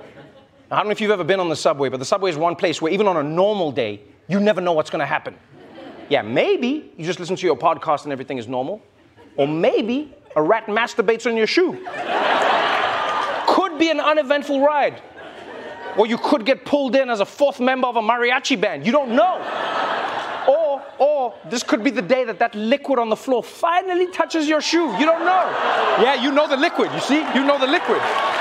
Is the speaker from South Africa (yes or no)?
yes; South Africa; And as a South African, I was like, this is crazy.